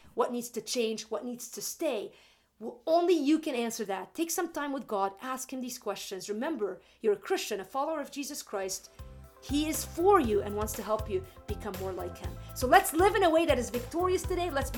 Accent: Lebanon; I grew up in Lebanon. I've traveled all over the world

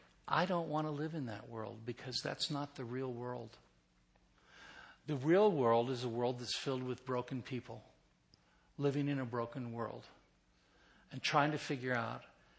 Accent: California, United States; you know, I'm from California.

